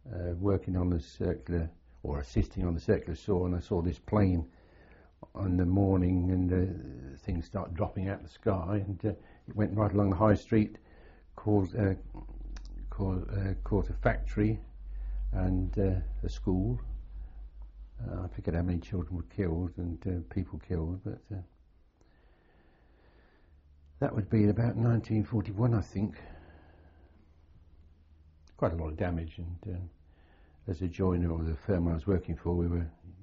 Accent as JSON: {"language": "English", "town": "Raunds", "region": "East Midlands", "country": "United Kingdom", "tie": "born or raised there", "said": "I was born in Rail 1s, Northamptonshire."}